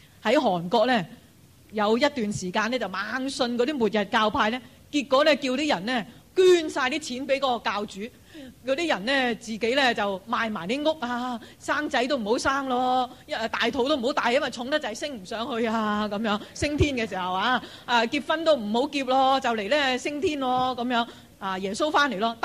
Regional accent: China; 我们中国人不会这么错的

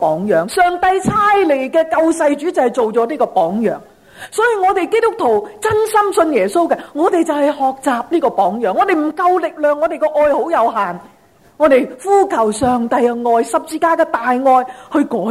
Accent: Hong Kong; 我们香港人多谢他

